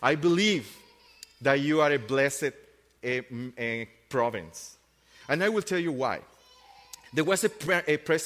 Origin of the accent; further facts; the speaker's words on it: Guatemala; also born or lived in Nicaragua; now in Canada; I've come from Nicaragua. I was born in Nicaragua, grew up in Guatemala, became a Christian in Guatemala in a crazy church.